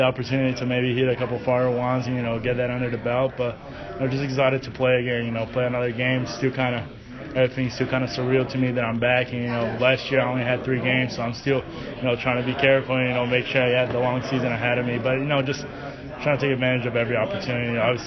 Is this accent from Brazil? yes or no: yes; Brazil; English is a second language; now in United States; growing up in Brazil, soccer is, you know, the only thing in my mind.